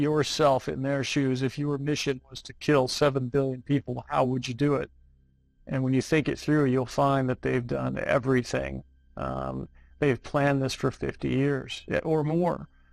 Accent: United States; now in Caribbean; I'm a lawyer from the United States. I practice international law and live in the Caribbean.

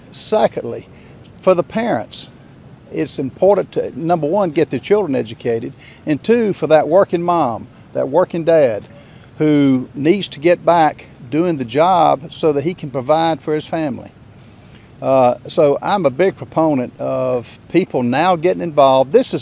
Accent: South Carolina, United States; And I'm from South Carolina, I'm from a rural district.

